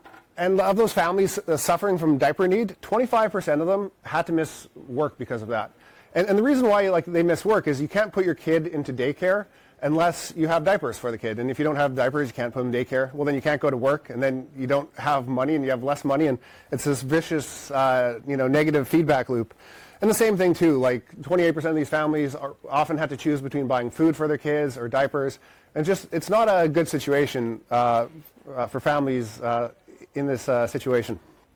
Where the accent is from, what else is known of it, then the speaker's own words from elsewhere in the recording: Washington, District of Columbia, United States; And I'm from the Washington, D.C. area